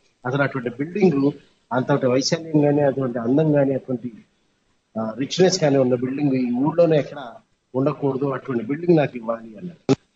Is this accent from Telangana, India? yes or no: yes; Hyderabad, Telangana, India; నేనండి చిన్నప్పటి నుంచి అండి హైదరాబాద్లోనే ఉన్నాను, ఇప్పుడు హైదరాబాద్లో ఉన్న ఫ్యామిలీ ఉంది